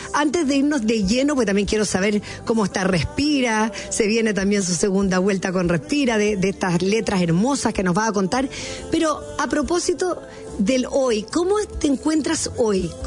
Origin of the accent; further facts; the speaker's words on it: Chile; uno como chileno no tenemos tantas figuras internacionales tan reconocidas, tan respetadas